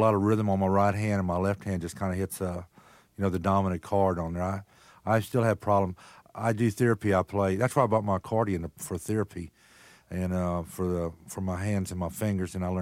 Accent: Texas, United States; Well, back, I guess Freddie can say, when we were growing up in Texas, there was either country music or Spanish music.

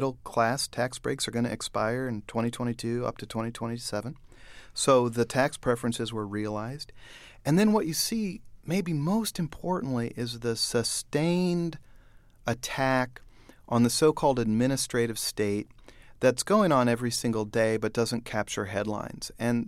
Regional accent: Kansas City, Missouri, United States; I'm from Kansas City. I want to see business in Kansas City.

